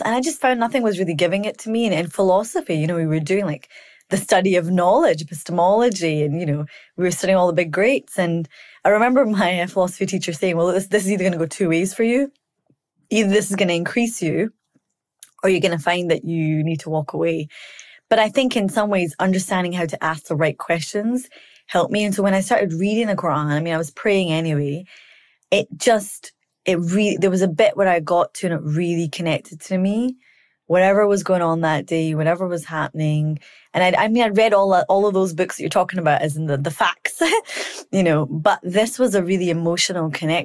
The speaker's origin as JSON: {"language": "English", "region": "Scotland", "country": "United Kingdom", "tie": "born or raised there", "said": "I grew up in Scotland. I went to probably white school. You know, it took a while before I found Muslims"}